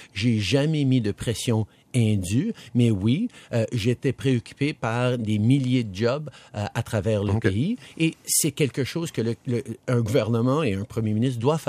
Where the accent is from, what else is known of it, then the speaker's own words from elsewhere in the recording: Quebec, Canada; Je suis Québécois.